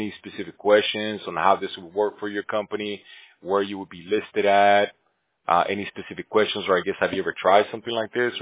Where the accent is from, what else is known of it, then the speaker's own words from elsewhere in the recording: Bolivia; now in California, United States; South America. That's where my family comes from Bolivia.